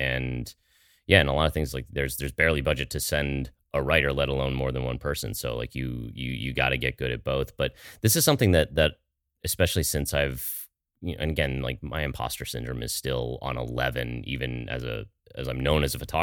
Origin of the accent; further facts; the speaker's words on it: Aspen, Colorado, United States; I grew up in the Aspen area, and we went up to the Maroon Bells very, very early one morning